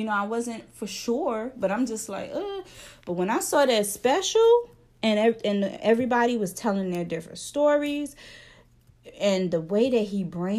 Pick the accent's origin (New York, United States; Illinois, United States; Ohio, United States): New York, United States; New York City; Me and Crystal are from New York, born and raised in New York City, okay? I went to school in Queens, my middle school.